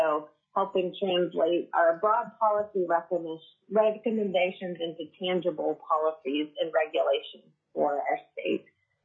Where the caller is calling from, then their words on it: Homer, Alaska, United States; I'm calling in from Homer.